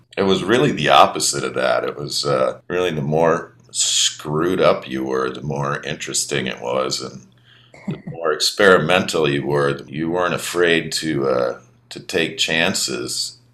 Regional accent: Minneapolis, Minnesota, United States; Well, growing up in Minneapolis, you're kind of, you almost take it for granted, I think.

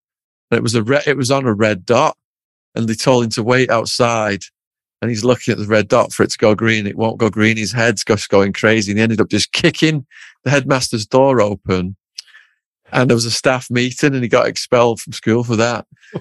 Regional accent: England, United Kingdom; you know, we're from England. We don't have guns.

